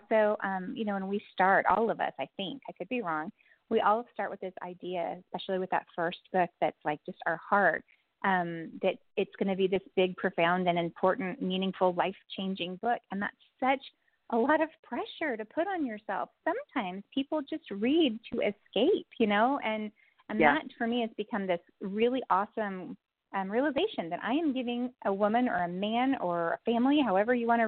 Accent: Texas, United States; And, you know, again, we grew up in Texas. I have a huge Texan family, and my husband has a huge Texan family who also worked the land.

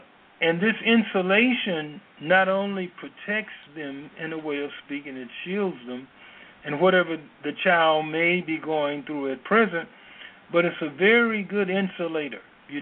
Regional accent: Midwest, United States; typically I'm from the Midwest in the States, and the screen doors would keep the flies and insects out and the air in.

